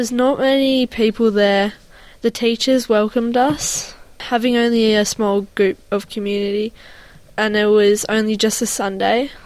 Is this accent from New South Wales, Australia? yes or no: no; Melbourne, Victoria, Australia; I'm from Melbourne, and I go to Trinity Grammar School in Kew. I was born in Melbourne, and my background is Greek-Australian.